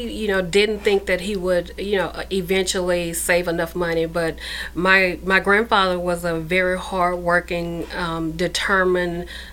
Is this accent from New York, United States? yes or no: no; Mississippi, United States; So I grew up on a 100-acre farm who my grandfather bought from, at the time, his slave owner.